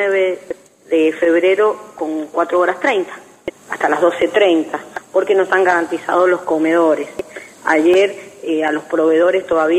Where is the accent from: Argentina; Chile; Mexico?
Argentina; Mendoza; los que somos de toda la vida de Mendoza sabemos muy bien, cuando éramos chicos